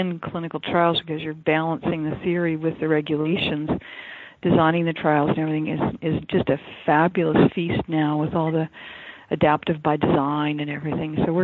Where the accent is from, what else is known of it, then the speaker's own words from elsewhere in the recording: Canada; Yeah, I'm Canadian as well